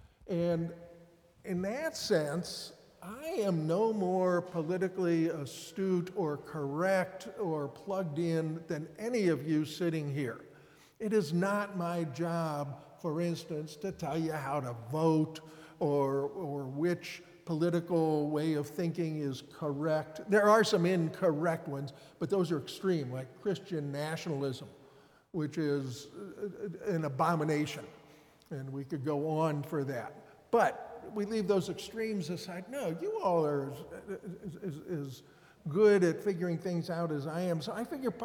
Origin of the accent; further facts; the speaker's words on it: Cincinnati, Ohio, United States; And I grew up in Cincinnati, so I was surprised to find that little connection.